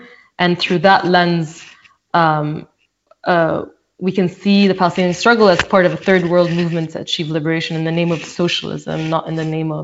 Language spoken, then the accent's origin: English; Egypt; I'm from Egypt